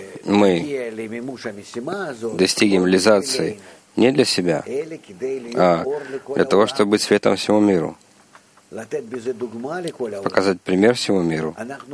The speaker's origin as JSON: {"language": "Russian", "country": "Israel", "said": "как израильтянка"}